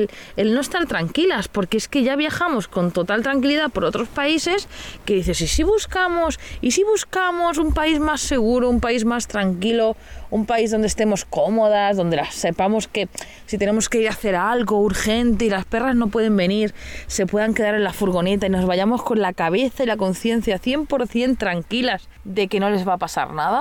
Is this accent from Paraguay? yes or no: no; Mataró, Catalonia, Spain; A mí me robaron en Mataró, en mi casa, en donde pone el DNI, que yo nací, o sea, en mi ciudad natal.